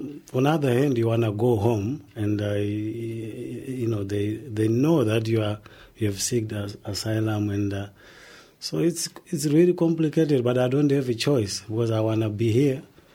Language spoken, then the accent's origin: English; Zimbabwe; moved away; Yeah, we're all from Zimbabwe.